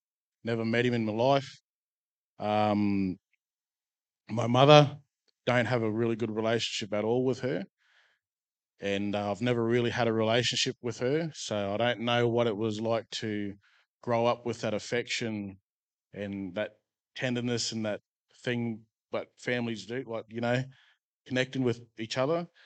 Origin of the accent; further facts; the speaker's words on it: Mount Isa, Queensland, Australia; I've just recently moved here from Blackwater, born and raised in Mount Isa. I'm Vanuatu, mixed islander.